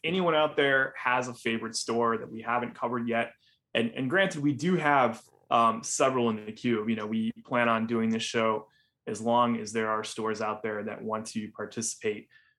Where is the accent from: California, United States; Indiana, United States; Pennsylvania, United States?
Indiana, United States; I grew up in Northwest Indiana, so I was intimately familiar with Kokomo Toys.